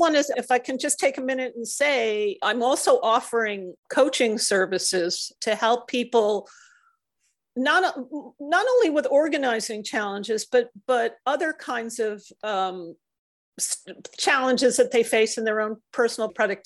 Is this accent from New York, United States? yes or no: yes; New York, United States; He speaks right to my heart because I'm from New York.